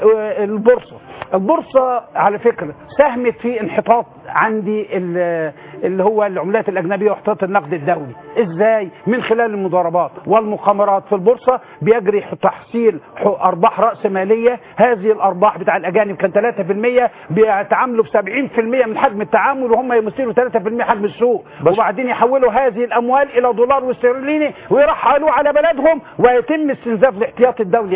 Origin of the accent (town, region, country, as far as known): Egypt